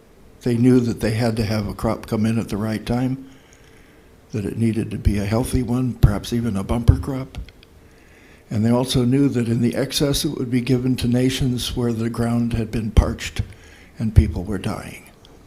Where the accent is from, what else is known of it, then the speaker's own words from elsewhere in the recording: Midwest, United States; I grew up in the Midwest, and the primary thing there was in the farmers focusing on their crop.